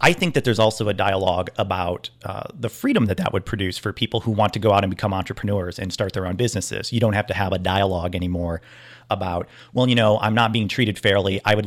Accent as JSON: {"language": "English", "town": "Richwood", "region": "Ohio", "country": "United States", "said": "I'm not Chuck Schumer from New York. I'm not Nancy from San Francisco. … from Richwood."}